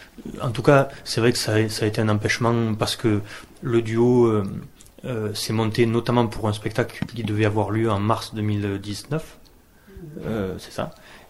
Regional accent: Pézenas, Occitanie, France; born there; Moi, je suis né à Pézenas, ouais.

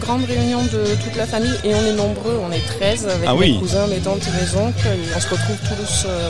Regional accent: Cahors, Occitanie, France; Oui, on est de Cahors.

